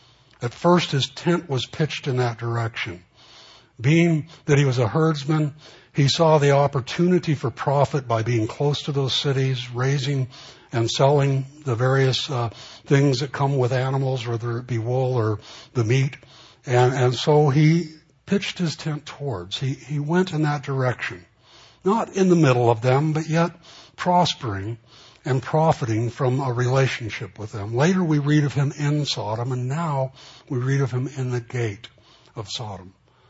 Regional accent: Los Angeles, California, United States; And I know growing up in the Los Angeles, East LA area, you can tell pretty much when you crossed a line into a bad neighborhood.

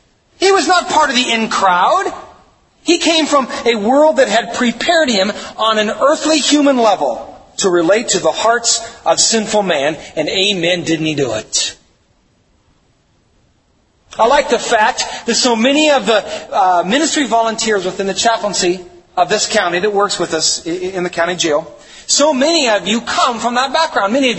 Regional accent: Wisconsin, United States; Now, we're from Wisconsin, we know barns.

